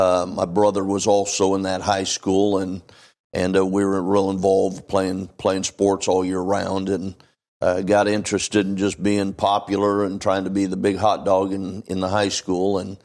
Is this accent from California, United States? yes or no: yes; Strathmore, California, United States; And my dad was a pastor, and when I was born, he was pastoring Faith Baptist Church in Strathmore, California, and so I grew up in church